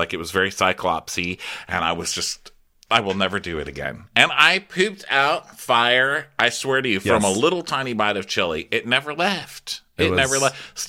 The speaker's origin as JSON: {"language": "English", "town": "El Paso", "region": "Texas", "country": "United States", "said": "I'm from El Paso, Texas, okay? I know my chili."}